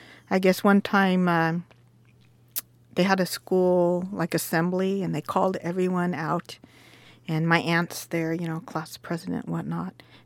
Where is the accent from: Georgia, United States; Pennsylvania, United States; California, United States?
California, United States; Long Beach; born there; you know, in colloquial English, you know, I was born in Long Beach, you know